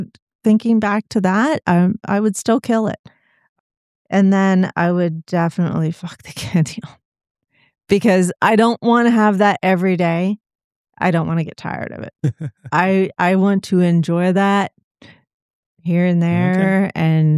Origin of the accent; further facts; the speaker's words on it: Florida, United States; It's like, okay, I grew up in Florida and everybody's like, oh my God, why would you ever talk bad about Florida?